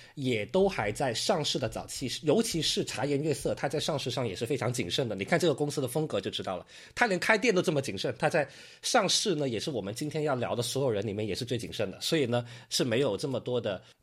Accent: Guangdong, China; 这个类目对于我们广东人来说是非常非常热爱的一个类目哈

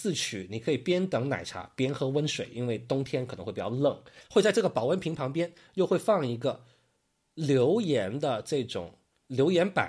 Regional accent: Guangdong, China; 这个类目对于我们广东人来说是非常非常热爱的一个类目哈

